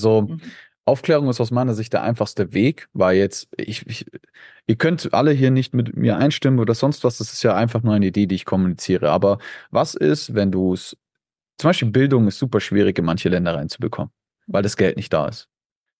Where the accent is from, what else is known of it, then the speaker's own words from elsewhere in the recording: Germany; Ich komme aber nicht aus Österreich, ich komme aus Deutschland.